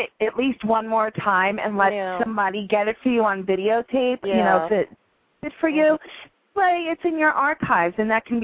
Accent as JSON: {"language": "English", "town": "Yonkers", "region": "New York", "country": "United States", "said": "I mean, I'm originally from Yonkers, New York, but it's been pretty cold this winter, a lot of snow this year."}